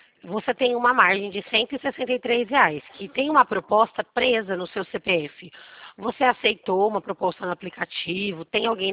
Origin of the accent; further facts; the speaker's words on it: Presidente Prudente, São Paulo, Brazil; eu sou de Prudente.